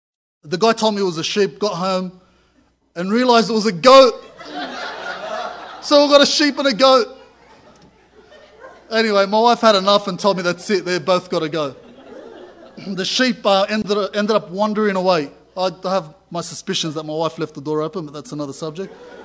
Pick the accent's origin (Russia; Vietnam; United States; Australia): Australia; Greenacre, New South Wales; I was raised in Greenacre and I live in Yagoona. I've been in the Bankstown district all my life, so I'm from the concrete jungle.